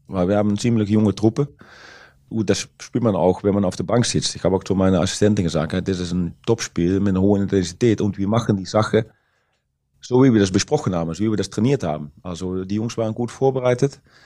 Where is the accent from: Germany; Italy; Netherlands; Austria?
Netherlands; German is a second language; das war auch bei fast jeder Familie in Holland, dass man die Bundesliga anschaut. Und von daher, unser Dialekt ist auch fast deutsch.